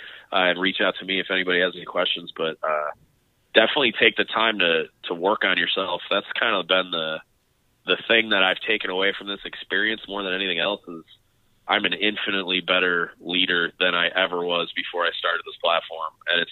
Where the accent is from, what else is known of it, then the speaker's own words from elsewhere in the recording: Michigan, United States; I'll definitely look into that, because I'm from Michigan.